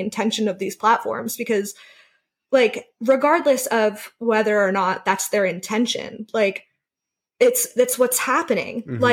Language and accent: English; Seattle, Washington, United States; having my name and people knowing that I'm from Seattle